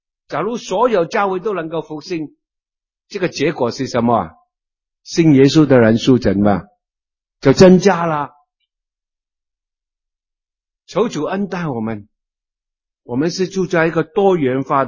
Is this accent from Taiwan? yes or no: no; China; 特别我们中国人呢，我们的习惯呢很严肃的